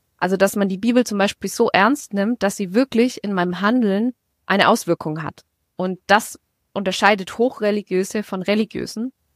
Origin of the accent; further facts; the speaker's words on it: Bavaria, Germany; ich bin im Steigerwald zur Schule gegangen. Von daher kenne ich mich ganz gut aus.